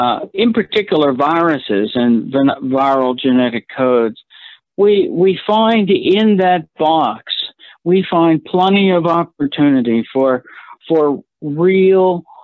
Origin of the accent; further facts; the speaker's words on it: Pittsburgh, Pennsylvania, United States; University of Pittsburgh story, I'm from Pittsburgh, by the way